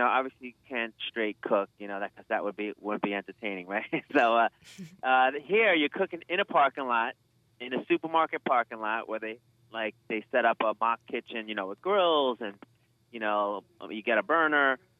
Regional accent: New York, United States; New York.

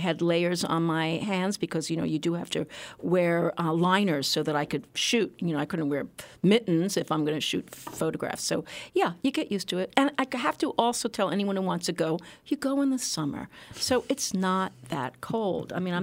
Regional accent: New York, United States; But you know, I'm a New Yorker. What can I say?

